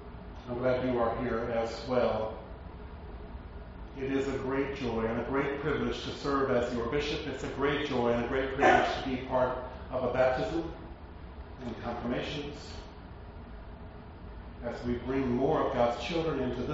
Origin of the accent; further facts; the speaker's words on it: Mississippi, United States; I grew up in Mississippi, and I've been to Mardi Gras several times